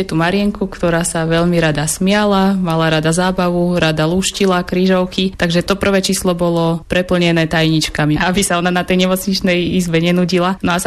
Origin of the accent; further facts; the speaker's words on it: Prievidza, Trenčín Region, Slovakia; mám 32 rokov a pochádzam z Prievidze, konkrétne z časti Necpaly, ktoré je dnes už súčasťou mesta, ale kedysi bola samostatnou obcou.